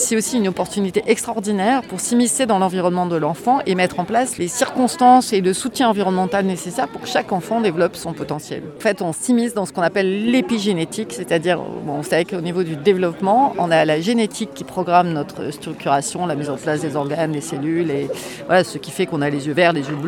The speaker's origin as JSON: {"language": "French", "town": "Marseille", "region": "Provence-Alpes-Côte d'Azur", "country": "France", "said": "Donc je suis marseillaise, donc j'ai été à la fac à Marseille."}